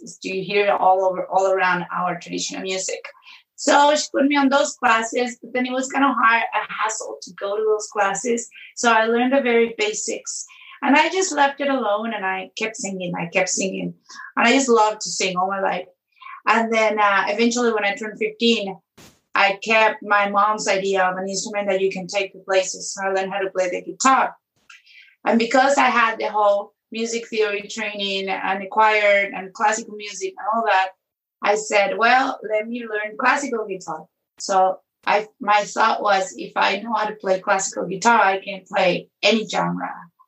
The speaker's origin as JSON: {"language": "English", "country": "Venezuela", "said": "Venezuela."}